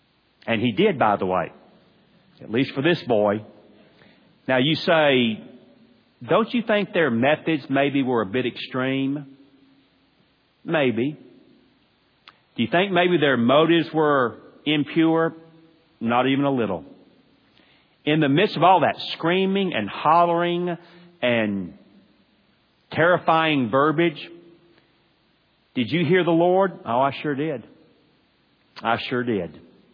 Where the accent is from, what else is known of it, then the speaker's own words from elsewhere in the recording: Atlanta, Georgia, United States; I grew up in the South, in Atlanta, Georgia. I grew up in very conservative, Bible-believing Christianity.